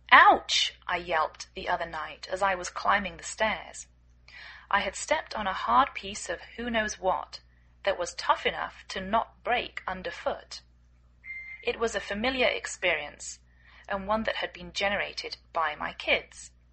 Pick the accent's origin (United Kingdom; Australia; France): United Kingdom; England; now in United States